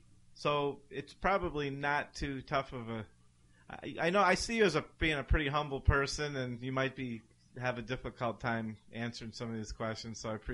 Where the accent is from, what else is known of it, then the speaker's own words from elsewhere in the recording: Ohio, United States; You know, I have a niece, you know, I come from Ohio and we never, you know, at least the world that we grew up around wasn't a lot of talk about environmental type stuff or anything.